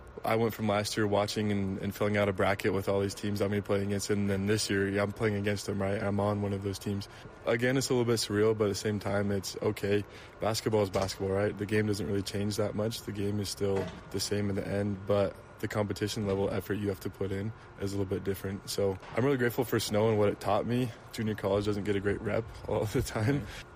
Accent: Huntsville, Utah, United States; I'm from Huntsville, Utah. Everybody's like, where is that? Right? So it's a super small town kid growing up. So I grew up in the outdoors, yeah.

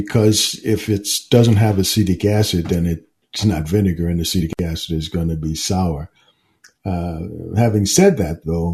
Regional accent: San Francisco, California, United States; Well, actually, I grew up in San Francisco, and I was looking for a place that you can get away from the city.

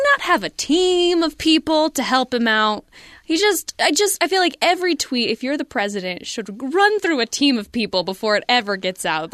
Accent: Utah, United States; growing up in Utah, the squares were always the easiest.

